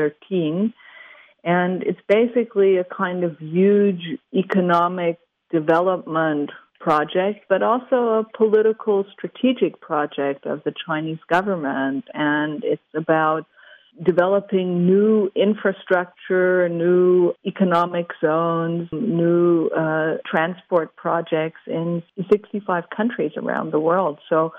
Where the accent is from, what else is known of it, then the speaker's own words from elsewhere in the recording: Germany; As I'm myself from Germany, I see how hard it is once you have an entrenched coal industry